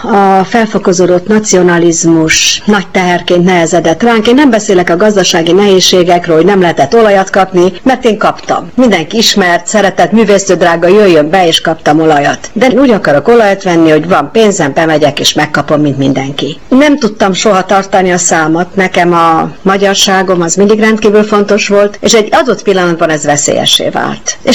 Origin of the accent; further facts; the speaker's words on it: Cluj-Napoca, Cluj County, Romania; Én mikor felnőttem, Kolozsvár magyar város volt.